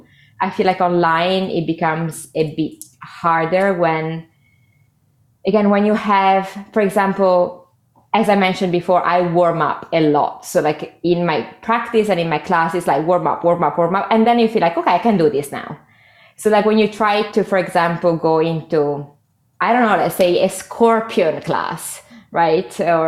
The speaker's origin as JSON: {"language": "English", "town": "Padua", "region": "Veneto", "country": "Italy", "said": "Close to Venice, Padova."}